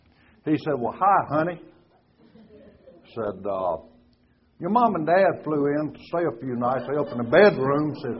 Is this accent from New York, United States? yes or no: no; Arkansas, United States; Because I'm from Arkansas.